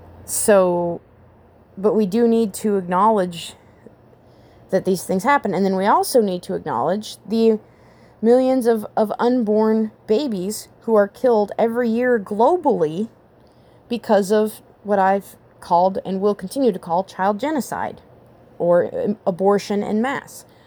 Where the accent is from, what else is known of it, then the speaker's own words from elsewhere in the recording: United States; a pretty good claim to say that I'm an American. It's not like I just came here from Lesotho.